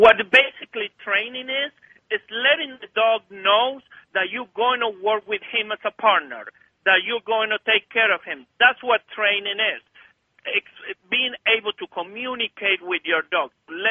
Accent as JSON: {"language": "English", "country": "Argentina", "tie": "born or raised there", "second_language": "English", "moved": "yes", "lives_now": "United States", "said": "I grew up in Argentina"}